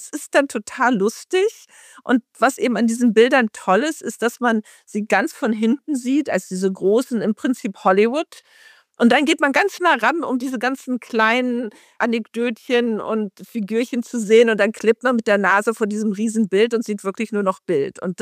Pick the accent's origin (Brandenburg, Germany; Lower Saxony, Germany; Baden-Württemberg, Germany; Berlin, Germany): Lower Saxony, Germany; Hanover; Aber ich komme hier aus Hannover und die Hamburger haben auch immer auf uns runtergeguckt